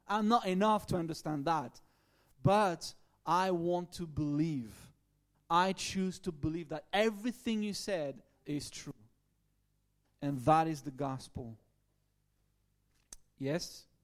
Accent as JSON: {"language": "English", "country": "France", "second_language": "English", "said": "Believing is a weird word, because in your culture, the British one, in my French culture, in the Italian culture of my wife, believing pretty much stays here."}